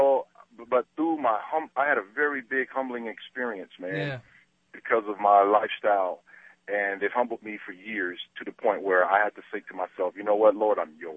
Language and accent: English; Los Angeles, California, United States; now in Las Cruces, United States; I'm from Los Angeles, and I'm here in Cruces right now, promoting my radio ministry